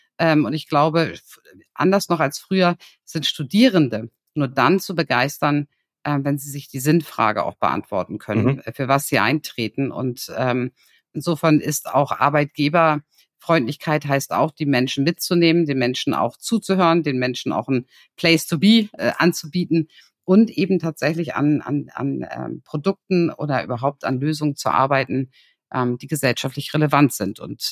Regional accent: Bremerhaven, Bremen, Germany; Also ich komme selber aus Bremerhaven

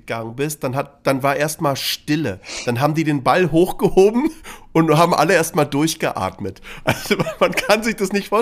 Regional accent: Berlin, Germany; so hieß es bei uns in Berlin, vor Mauerfall.

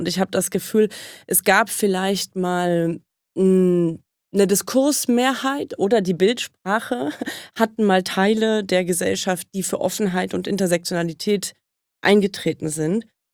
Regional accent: Brandenburg, Germany; ich komme ja ursprünglich aus Brandenburg

